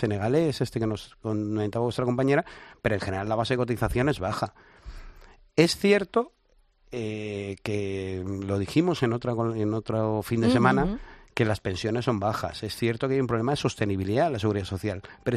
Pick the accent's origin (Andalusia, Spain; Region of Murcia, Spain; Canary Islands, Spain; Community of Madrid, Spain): Community of Madrid, Spain; Madrid; born there; gané las Olimpiadas de Física y nací en Madrid.